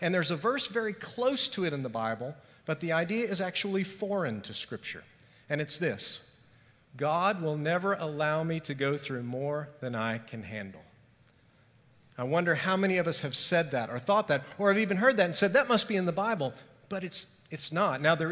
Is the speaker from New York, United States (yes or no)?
no; Edmond, Oklahoma, United States; I grew up in Edmond, so I always enjoy going back and going to the parade